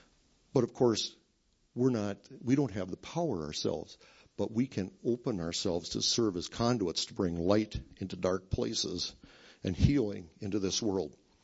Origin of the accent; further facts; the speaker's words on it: Benson, Minnesota, United States; the Associated Press prints a story about my hometown, about Benson. And I'm here, class of 74, Benson High School.